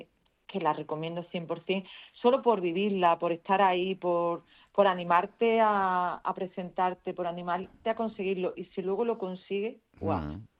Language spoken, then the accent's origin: Spanish; Trebujena, Andalusia, Spain; la casa de mis padres, ahí se fundó la empresa, sigue siendo la casa familiar donde me crié, donde nacieron todos mis hermanos. Y esa es la sede principal. Seguimos estando en Trebujena